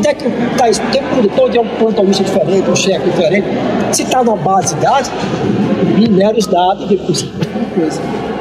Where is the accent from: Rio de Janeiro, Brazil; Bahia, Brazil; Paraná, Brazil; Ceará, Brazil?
Ceará, Brazil; esperando o concurso da minha terra.